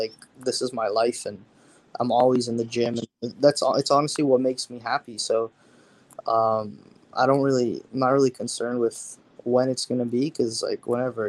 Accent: Toronto, Ontario, Canada; So, like, I'm from Toronto, like, born and raised.

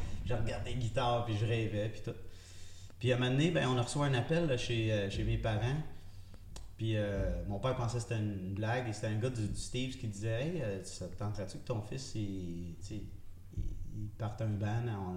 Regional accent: Gatineau, Quebec, Canada; Je viens de Gatineau

